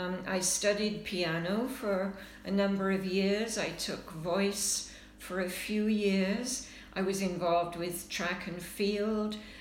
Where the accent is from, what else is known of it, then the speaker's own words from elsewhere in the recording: Wickersley, Yorkshire and the Humber, United Kingdom; now in Surrey, Canada; I grew up in a village known as Wickersley, which is basically a farming community. And that's where I did my schooling and my high school. And it was just a very nice little village.